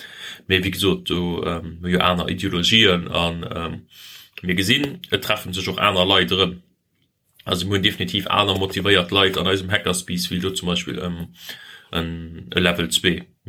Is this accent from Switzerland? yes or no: yes; Switzerland; was für ein richtiger Eislick als Schweizer ist, halt kein Eislick.